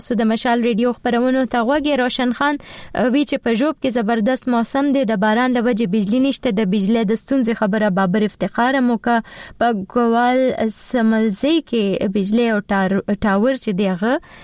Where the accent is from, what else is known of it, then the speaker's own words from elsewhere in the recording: Peshawar, Khyber Pakhtunkhwa, Pakistan; زه د پېښور یم مګر افغانستان سره مینه لرم